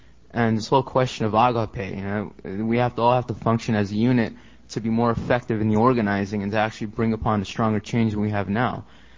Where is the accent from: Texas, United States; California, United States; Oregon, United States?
California, United States; Los Angeles; I'm from Los Angeles.